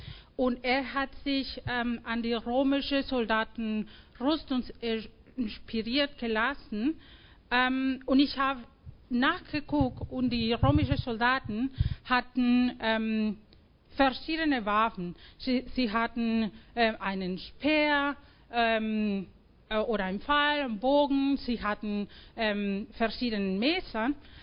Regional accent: Mexico; moved away; ich komme aus Mexiko und Mexiko ist ein katholisches geprägtes Land und viele Kinder sind konfirmiert.

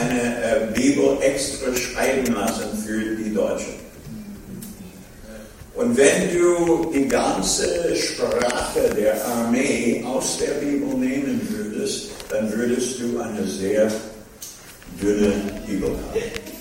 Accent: United States; German is a second language; now in Germany; bin sogar gar nicht deutschen Abstammung. Ich bin irisch. Ja. Und noch schlimmer, ich bin Amerikaner. Ja. Aber ich bin in diesem Land, weil Gott mich gerufen hat. Ich bin gesandt von Gott nach Deutschland.

